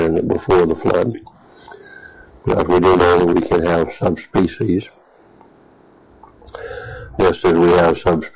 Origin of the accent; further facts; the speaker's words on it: Deep South, United States; Going back to where I grew up in the Deep South a long ago